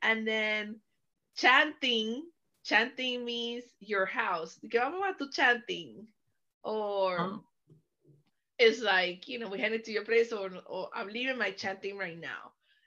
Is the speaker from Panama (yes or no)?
yes; Panama; when I say Panama, that I'm from Panama